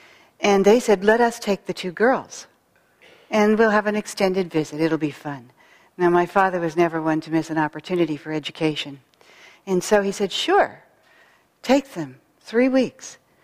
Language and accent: English; San Francisco, California, United States; I had had no experience of that kind of poverty growing up in San Francisco in a well-to-do family.